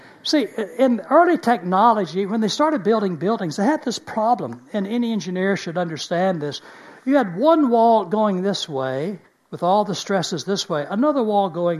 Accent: Dallas, Texas, United States; Now, I'm from Texas. I'm from Dallas, Texas, originally.

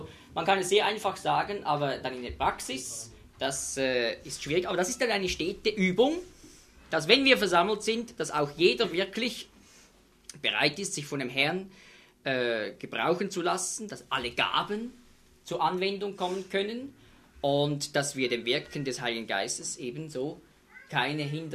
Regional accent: Switzerland; in Kanton Bern, bei uns in der Schweiz

